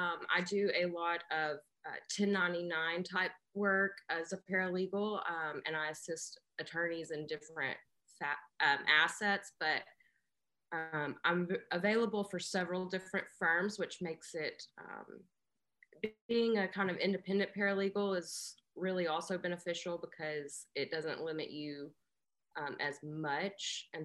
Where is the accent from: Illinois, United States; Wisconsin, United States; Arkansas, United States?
Arkansas, United States; I am originally from Arkansas. You'll probably hear from the little bit of an accent that I have. I've been working in Santa Barbara since 2014